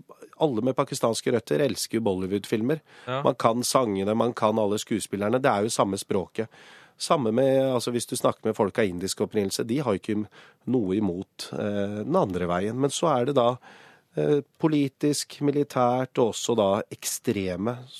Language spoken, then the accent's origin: Norwegian; Lier, Buskerud, Norway; Nei, jeg fra Lier.